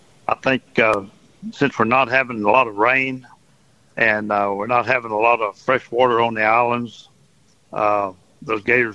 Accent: Texas, United States; I'm a Southern gentleman. I'm from Texas.

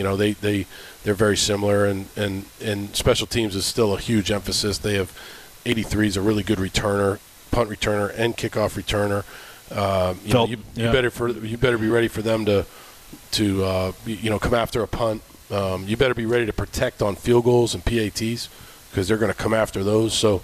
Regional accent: Andover, Massachusetts, United States; I was growing up in Andover and was headed to Andover High

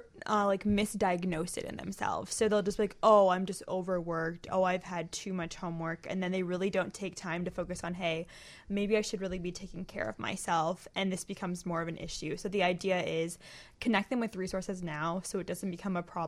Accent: Des Moines, Iowa, United States; I'm from Des Moines, Iowa.

